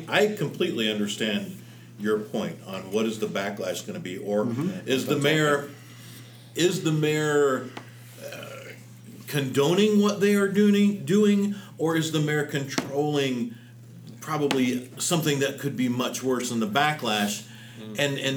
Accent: Kansas City, United States; I remember growing up in Kansas City. Oh, don't wear red in that neighborhood. Don't wear blue in that neighborhood because of the Crips and the Bloods way back then.

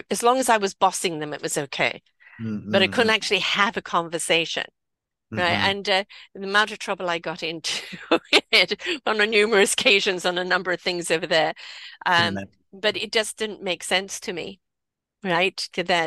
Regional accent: England, United Kingdom; moved away; I was a very naive and very protected girl growing up in England

